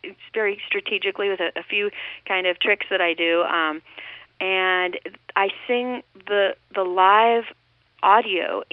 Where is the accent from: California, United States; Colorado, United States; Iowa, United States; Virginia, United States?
California, United States; Los Angeles; and I'm actually from Los Angeles, so this, you know, I come from a place where the history is totally different